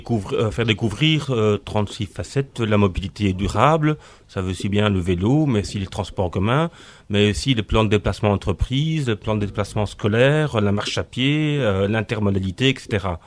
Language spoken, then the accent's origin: French; Brussels, Belgium; Les pavés bruxellois, parce que je suis d'origine de Bruxelles, ne sont pas mieux que ceux d'Arras.